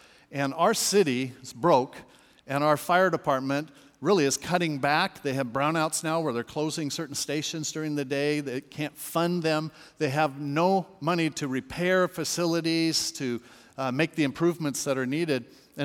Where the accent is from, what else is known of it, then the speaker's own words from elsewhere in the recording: Hermosa Beach, California, United States; I grew up in Hermosa Beach up in L.A. County area, the beach community